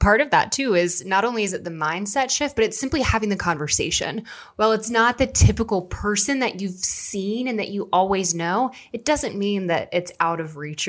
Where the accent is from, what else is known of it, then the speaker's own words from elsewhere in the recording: Virginia, United States; I don't think STEM was really a big discussion when I grew up in the South in Virginia.